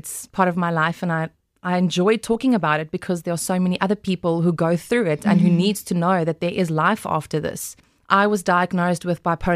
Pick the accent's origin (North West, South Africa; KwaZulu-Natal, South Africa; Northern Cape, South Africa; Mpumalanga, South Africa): North West, South Africa; Glen Harvey; I grew up in Glen Harvey. That's close to Western Aria on your way to Potch. And I was the daughter of a dominie.